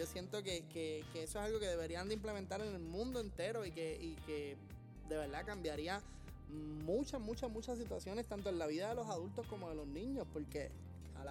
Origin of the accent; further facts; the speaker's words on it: Puerto Rico; Nosotros somos de Puerto Rico y estudiamos en la escuela pública de Puerto Rico